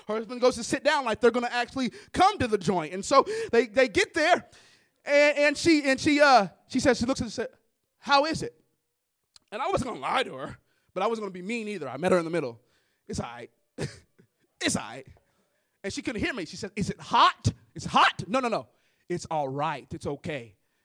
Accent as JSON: {"language": "English", "town": "Kansas City", "region": "Missouri", "country": "United States", "said": "I'm from Kansas City originally, so I love me some barbecue, the home of barbecue."}